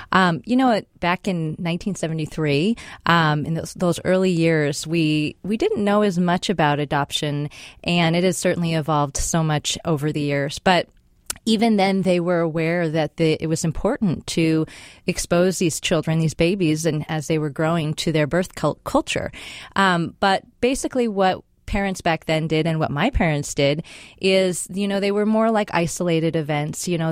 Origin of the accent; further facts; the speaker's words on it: Seattle, Washington, United States; So I grew up here in North Seattle, but it was back in the days of mandatory busing.